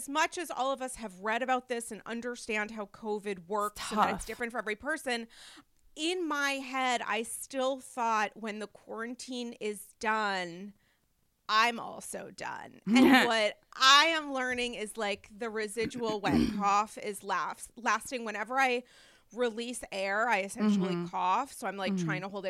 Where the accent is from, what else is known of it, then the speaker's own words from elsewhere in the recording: New York, United States; We're both New Yorkers.